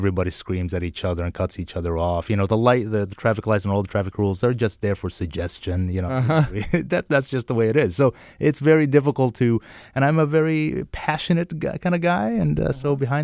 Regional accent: Jordan; also born or lived in East Coast, United States; now in United States; not only do I come from the East Coast before I came here, but I come from Jordan in the Middle East.

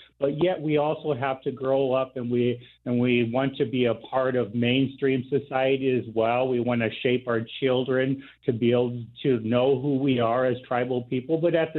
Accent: Sioux City, Iowa, United States; Actually, I grew up in Sioux City, but I've certainly lived on the reservation for probably 10 years total.

